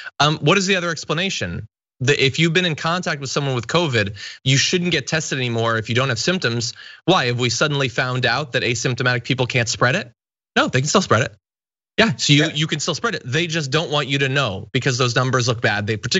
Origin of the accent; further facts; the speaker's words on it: Connecticut, United States; My home state of Connecticut, they were gonna do in-person classes